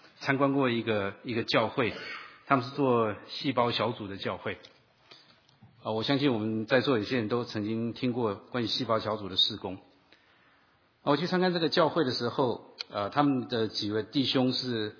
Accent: northern Taiwan, Taiwan; 我记得我小时候我们家的附近那时候还很多的稻田，那在台湾的我在台湾长大，然后稻子一年可以收2次

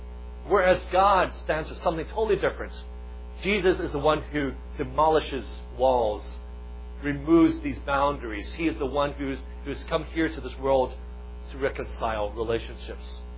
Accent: Hong Kong; I flunked all my Chinese classes when I was growing up in Hong Kong, from elementary school all the way through high school.

